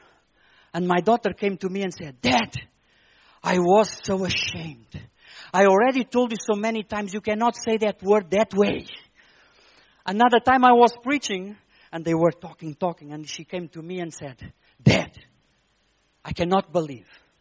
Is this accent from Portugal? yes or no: yes; Lisbon, Portugal; English is a second language; now in Malaysia; I'm a Portuguese. I live in Lisbon. I was born in Lisbon. I work in Lisbon in symphonic orchestra 21 years.